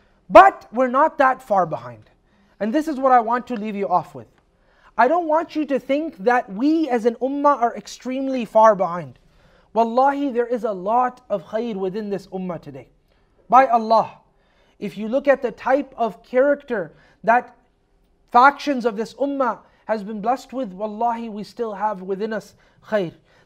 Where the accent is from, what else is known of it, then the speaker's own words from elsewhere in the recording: Canada; I come from a Western country, I come from Canada, right?